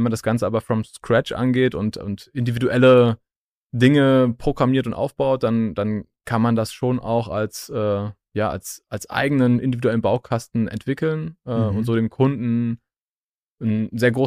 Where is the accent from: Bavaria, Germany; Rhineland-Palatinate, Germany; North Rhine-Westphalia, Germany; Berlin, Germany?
Rhineland-Palatinate, Germany; Bingen am Rhein; Ich komme aus Bingen am Rhein, das ist eine kleine, wunderschöne Stadt